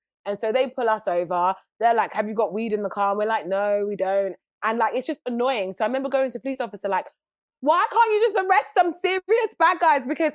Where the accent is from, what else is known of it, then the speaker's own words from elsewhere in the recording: United Kingdom; accent: British; now in United States; And it's because I'm British. Everyone thinks the British accent, especially over here, means smart, or being from Britain means I'm more educated.